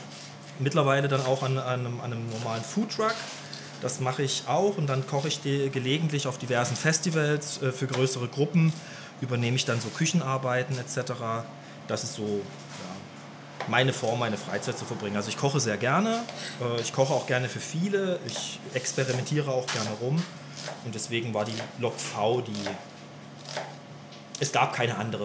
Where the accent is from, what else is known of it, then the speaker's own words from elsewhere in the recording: Saxony, Germany; born there; now in Mannheim, Germany; Bin gebürtiger Sachse, wohne jetzt seit 15 Jahren in Mannheim, arbeite in Ludwigshafen.